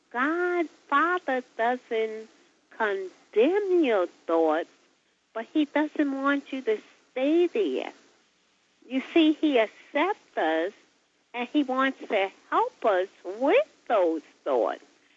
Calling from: New York City, New York, United States; I'm from New York City.

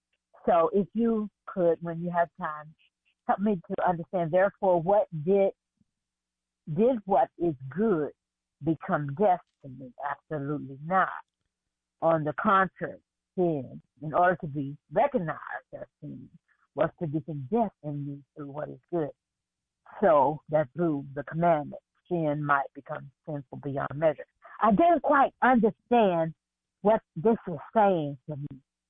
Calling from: Stockton, California, United States; I'm calling from Stockton, California.

